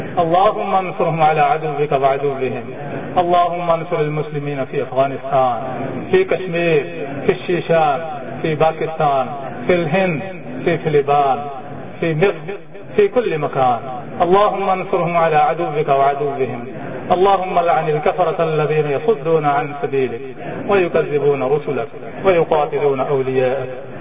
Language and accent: English; Pakistan; Pakistani Muslims know more than you. I am from Pakistan.